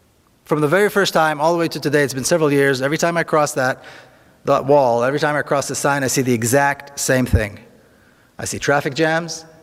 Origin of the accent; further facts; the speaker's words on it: Jerusalem, Jerusalem District, Israel; I grew up in Jerusalem. I was born and raised in Jerusalem, a mixed city.